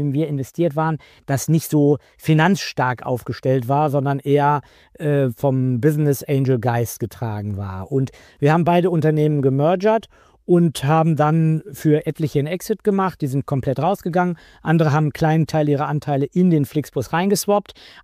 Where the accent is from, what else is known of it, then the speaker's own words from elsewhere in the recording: Bad Harzburg, Lower Saxony, Germany; born there; ich bin in Bad Harzburg geboren, das eines der ältesten Gestüte Deutschlands hatte.